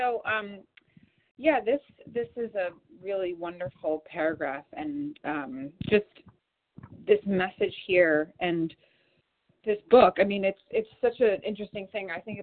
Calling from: New York, United States; I'm calling from New York, and I'm recovered this morning so far.

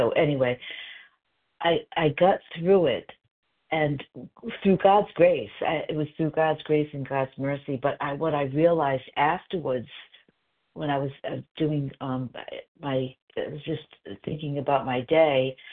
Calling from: South Carolina, United States; I am calling in from South Carolina.

